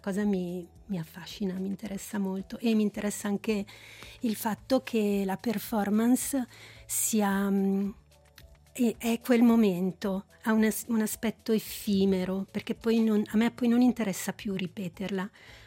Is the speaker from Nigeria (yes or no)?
no; Comedo, Ticino, Switzerland; L'infanzia a Comedo è stata positiva perché c'era la mamma e i miei genitori che creavano questo ambiente protetto